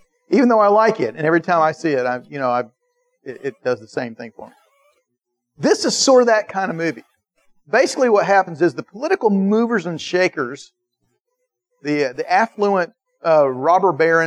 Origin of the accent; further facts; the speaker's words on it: Atlanta, Georgia, United States; now in Savannah, United States; I thought it was bad when I grew up in Atlanta.